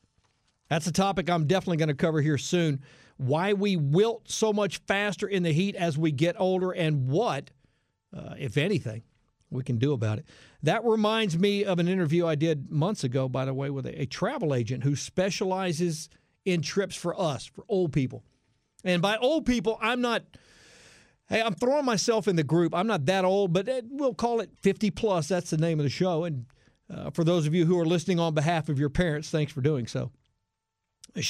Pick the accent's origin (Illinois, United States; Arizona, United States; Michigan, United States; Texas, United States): Texas, United States; Houston; also born or lived in Metairie, Louisiana; For heaven's sakes, I was born and raised in the South, right here in Houston. I spent 4 years as a little guy from the time I was about 10 and a half to 13 and a half or 14, somewhere in there, over in New Orleans, in Metairie, actually.